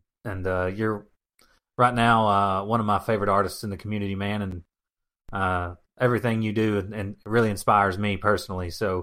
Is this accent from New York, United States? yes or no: no; Kentucky, United States; I'm from Kentucky, man.